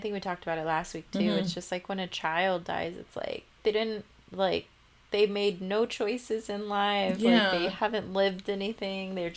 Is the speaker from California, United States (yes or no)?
yes; California, United States; I'm from California where everybody's kind of squished together. Like our streets are very like small when you think about it.